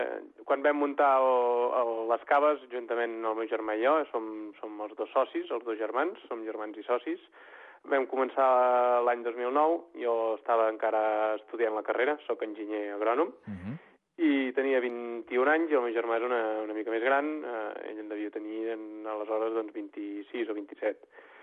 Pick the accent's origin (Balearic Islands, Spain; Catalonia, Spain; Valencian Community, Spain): Catalonia, Spain; Sant Sadurní d'Anoia; som fills de Sant Sadurní, i com no pot ser d'una altra manera, doncs hem mamat el cava des de ben petits